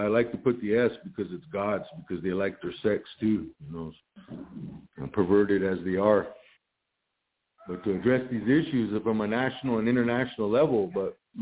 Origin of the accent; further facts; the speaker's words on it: South Dakota, United States; I come from the Sichangu, the Ashke.